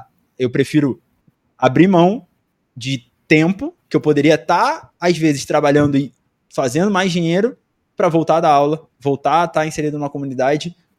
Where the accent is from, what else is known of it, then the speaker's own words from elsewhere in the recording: Rio de Janeiro, Brazil; now in São Paulo, Brazil; eu sou do Rio. Eu não conheço ninguém em São Paulo, né? Ninguém. Uhum. Não fui criado aqui